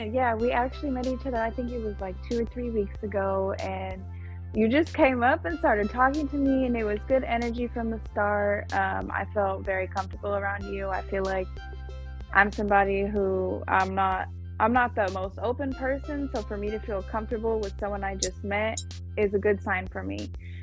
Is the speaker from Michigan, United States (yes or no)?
no; San Diego, California, United States; Yeah, I've lived here a majority of my life. I've left for like a year or a few months at a time, but I always end up back here.